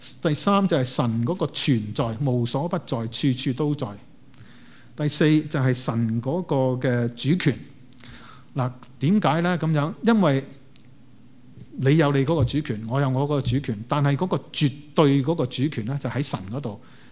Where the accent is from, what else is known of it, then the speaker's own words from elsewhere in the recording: Guangdong, China; 属性呢就不是我们广东人那个属性